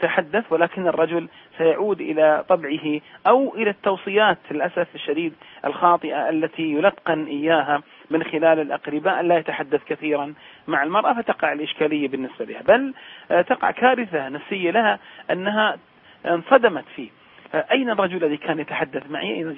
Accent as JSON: {"language": "Arabic", "country": "Saudi Arabia", "said": "اللي احنا نسميها في بلادنا المملكة العربية السعودية فترة الخطوبة"}